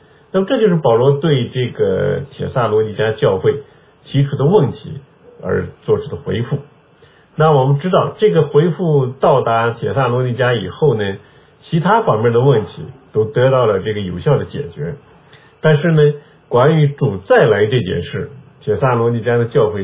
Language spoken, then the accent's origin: Chinese; China